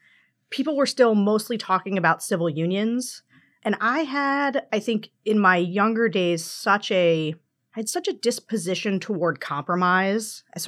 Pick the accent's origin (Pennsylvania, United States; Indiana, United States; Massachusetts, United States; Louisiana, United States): Pennsylvania, United States; So Rick Santorum is a senator from Pennsylvania, my home state